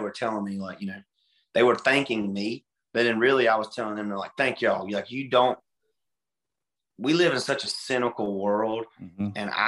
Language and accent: English; Hartford, Alabama, United States; so I'm originally from Hartford, Alabama